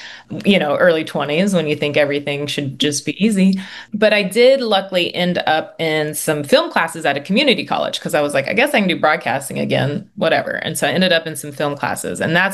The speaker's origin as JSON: {"language": "English", "town": "Meadow Bridge", "region": "West Virginia", "country": "United States", "tie": "born or raised there", "said": "my first documentary about my hometown, which is Meadow Bridge, West Virginia."}